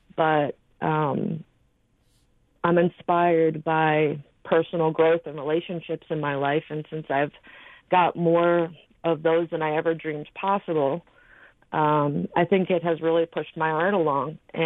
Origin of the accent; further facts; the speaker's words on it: Philadelphia, Pennsylvania, United States; now in Minnesota, United States; I come from the Philadelphia area. I came to Minnesota about 8 years ago with a former partner